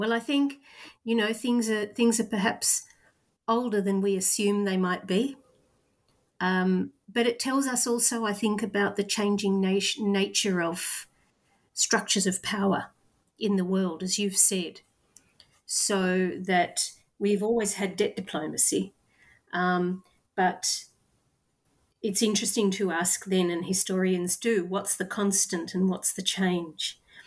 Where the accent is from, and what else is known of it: Australia